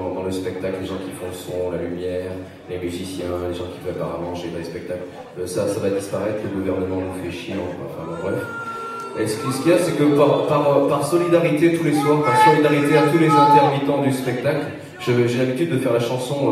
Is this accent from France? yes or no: yes; France; chez nous en France, on a un gros souci